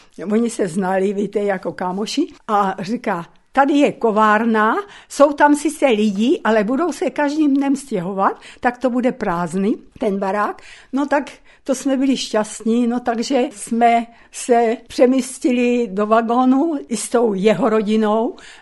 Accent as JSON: {"language": "Czech", "town": "Korita", "region": "Rivne Oblast", "country": "Ukraine", "tie": "born or raised there", "moved": "yes", "lives_now": "Czech Republic", "said": "Vesnice se jmenovala Korita, bylo to kousek od Ostrožce, to byl náš okres, ale my jsme byli jako rodina jediná v ukrajinské vesnici."}